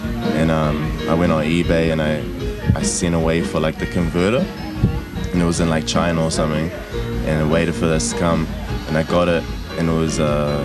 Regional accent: Pukekohe, Auckland, New Zealand; born there; D-side is like where I was born in Pukekohe in South Auckland. I was born like in the living room floor.

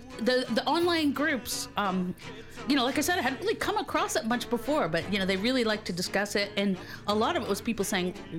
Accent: United States; No, I'm American, so it's Baroque, classical, romantic.

